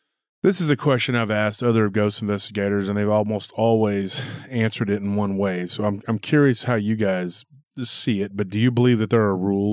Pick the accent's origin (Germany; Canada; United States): United States; Texas; It's right outside of my hometown in that area in between there and Taylor.